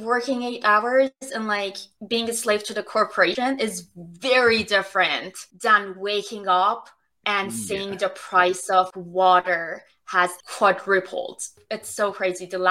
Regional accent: Iran; growing up in Iran, it's this like huge dichotomy of going out in the public

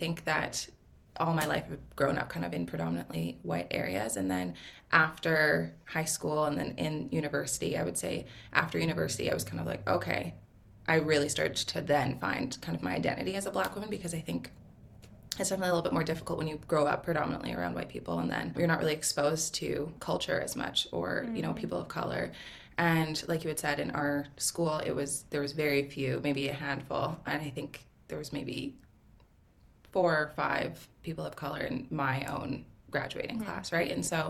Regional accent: Alberta, Canada; we're from the Caribbean. And so, yeah, growing up in Alberta, mostly white people

